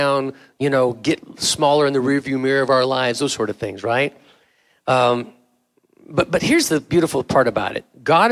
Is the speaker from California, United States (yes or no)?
yes; San Jose, California, United States; now in Rock Hill, United States; I know I grew up San Jose. I grew up in California. Grew up in San Jose my teenage years.